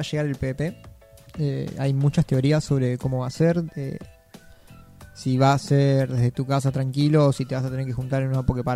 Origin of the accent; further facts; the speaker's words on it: Argentina; aún siendo nosotros argentinos